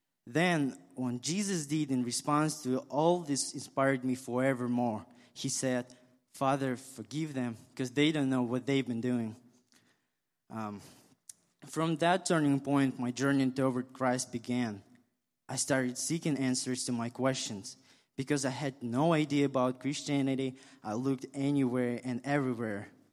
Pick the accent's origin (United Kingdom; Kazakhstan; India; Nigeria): Kazakhstan; now in United States; I grew up in Kazakhstan and moved to United States 1 year ago. … which is a name that I've used since moving here.